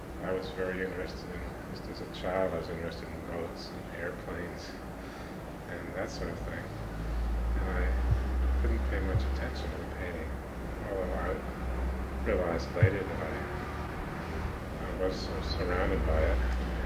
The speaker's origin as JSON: {"language": "English", "region": "New York", "country": "United States", "tie": "born or raised there", "also_born_or_lived": "St. Louis", "said": "I was born in St. Louis because my father was teaching at Washington University. But he quite shortly got a job to teach at the Art Students League in New York. So we moved east when I was about 5 years old."}